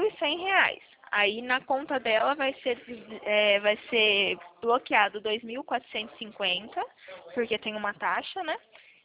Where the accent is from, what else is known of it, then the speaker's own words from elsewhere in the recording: Pirassununga, São Paulo, Brazil; Eu sou de Pirassununga.